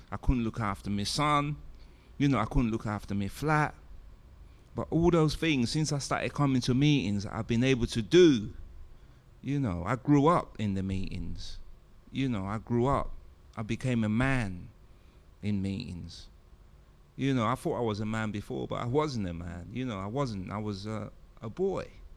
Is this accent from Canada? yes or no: no; London, United Kingdom; I'm in treatment. I'm from London. I haven't got any money, blah, blah, blah.